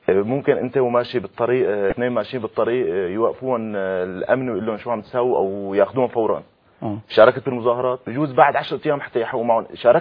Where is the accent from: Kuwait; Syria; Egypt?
Egypt; فنحن لله الحمد كمصريين نشعر بآلام إخواننا